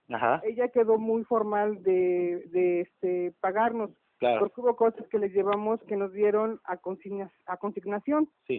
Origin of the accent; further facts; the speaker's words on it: Tlaxcala, Mexico; nosotros somos de Tlaxcala, nosotros lo que queremos hacer es ayudar a la gente